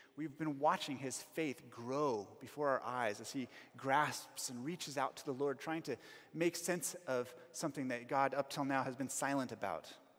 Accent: United States; now in South Africa; and that was 15 years ago here in Johannesburg. I went with some South African friends, and to me, as an American and not knowing anything about cricket

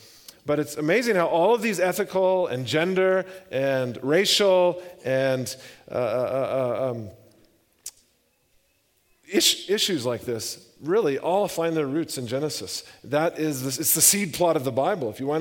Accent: Texas, United States; now in Zambia; It's amazing to go back to Zambia and hear songs I grew up with in Texas, you know.

